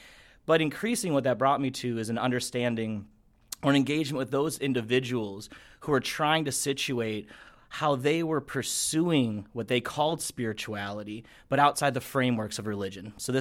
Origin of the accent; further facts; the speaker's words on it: Chicago, Illinois, United States; So I'm from Chicago originally.